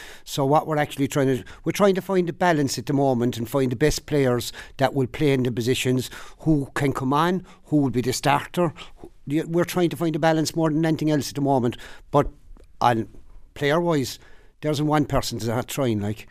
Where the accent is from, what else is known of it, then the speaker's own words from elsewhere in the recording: Limerick, Munster, Ireland; now in Cork, Ireland; I'm originally from Limerick. My club was Clahan. I heard about Clahan all my life. I moved to Cork